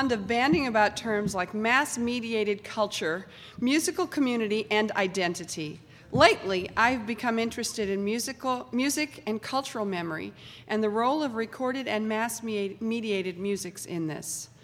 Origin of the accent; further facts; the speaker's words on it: Cleveland, Ohio, United States; We're in Cleveland, Ohio, my hometown. Although I've not lived here for almost 30 years, I grew up here, still have family here, visit often, still identify myself as a Clevelander